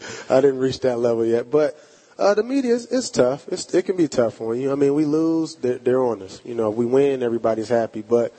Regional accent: Pittsburgh, Pennsylvania, United States; You know, I'm from Pittsburgh, so we used to go to Kennywood.

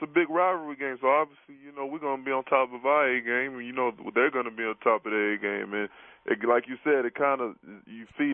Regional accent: Houston, Texas, United States; Seriously, because, you know, I'm a Houstonian. You know, I'm from Houston.

